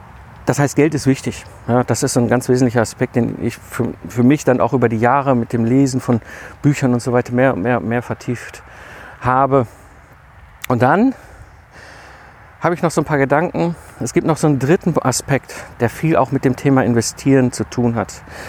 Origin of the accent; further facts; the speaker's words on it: North Rhine-Westphalia, Germany; Jetzt komme ich ja aus dem Ruhrpott zwischen Kohle und Stahl groß geworden in den 80er und 90er Jahren.